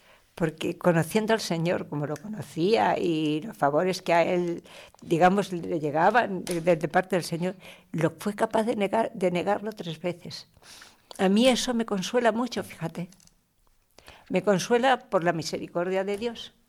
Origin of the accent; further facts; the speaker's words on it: Castilla-La Mancha, Spain; De un lado a otro iba de Toledo a mi tierra, a La Mancha